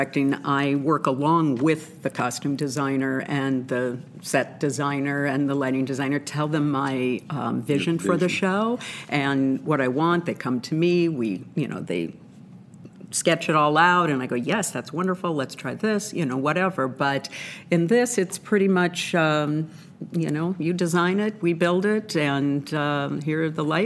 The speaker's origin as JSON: {"language": "English", "region": "California", "country": "United States", "said": "I'm from California, and I've been an actress, you know, regional actress and in California for many years."}